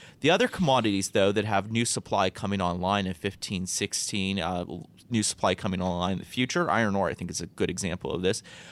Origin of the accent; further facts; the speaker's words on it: Ohio, United States; You know, I'm from Ohio, Northeast Ohio